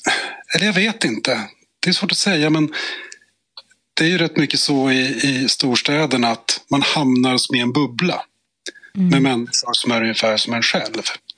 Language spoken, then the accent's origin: Swedish; Stensätter, Västernorrland County, Sweden; Ja, den ligger ju på andra sidan älven från Stensätter där jag växte upp.